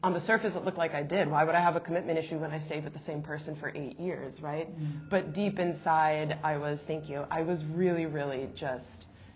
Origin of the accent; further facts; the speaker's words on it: Midwest, United States; I was raised in the Midwest by a mom from Ecuador and a dad from rural Wisconsin, and I joke that the only thing they had in common was that they were both extremely Catholic. So I also grew up extremely Catholic.